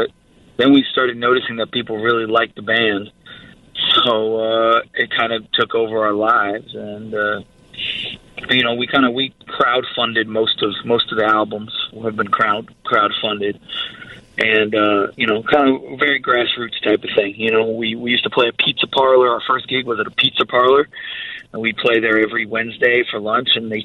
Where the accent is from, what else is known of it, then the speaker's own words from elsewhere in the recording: Chicago, Illinois, United States; also born or lived in Warsaw, Poland; Yeah, well, I was born in Warsaw, Poland, that's right, in 1982, and my parents brought me here as a little kid, and yeah, we settled in the Chicago area first. You know, and I lived in Chicago until I was 11, almost 12 years old.